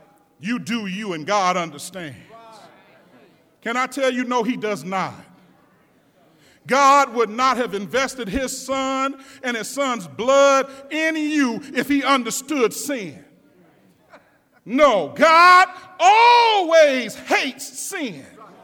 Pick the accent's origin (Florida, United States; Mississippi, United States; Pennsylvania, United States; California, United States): California, United States; San Francisco; Yeah, I'm from San Francisco, but I don't swing that way, y'all. I'm sorry. I'm from the hood, all right?